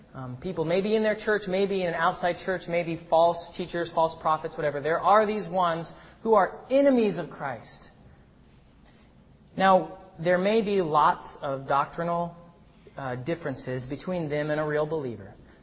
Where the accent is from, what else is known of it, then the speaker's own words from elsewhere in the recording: United States; Growing up in America in this era, because the world can seem so sweet